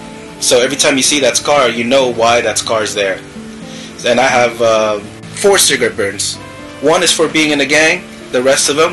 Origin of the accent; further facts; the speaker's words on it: California, United States; now in Los Angeles, United States; But when I moved out here in LA from Orange County, that's when, you know, things just kind of took a big turn